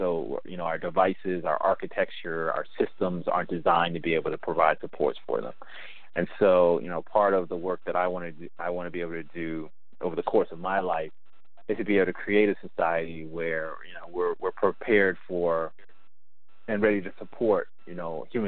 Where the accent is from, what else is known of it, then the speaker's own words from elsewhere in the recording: Somerset, New Jersey, United States; and I grew up in Somerset just to the south. And I like to say that I was born twice in New Brunswick. First, at St. Peter's Hospital